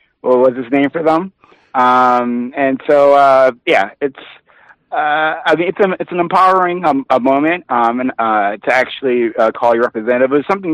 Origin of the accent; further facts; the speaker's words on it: Philadelphia, Pennsylvania, United States; Oh, hi. Hi … from Philadelphia.